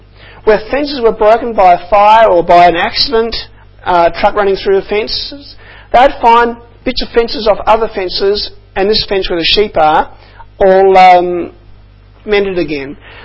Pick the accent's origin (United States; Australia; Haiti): Australia; Mildura, Victoria; I grew up in Mildura.